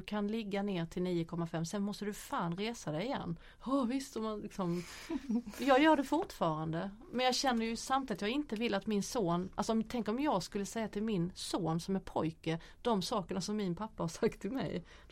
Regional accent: Hässleholm, Skåne, Sweden; hela min uppväxt i Hässleholm.

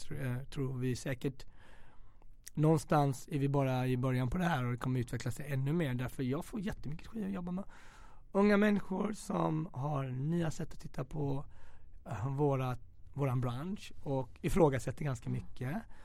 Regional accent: Sweden; Alltså, jag kom från Sverige och om du kommer från en medelklassland så mitt behov av att tjäna pengar har aldrig existerat på samma sätt.

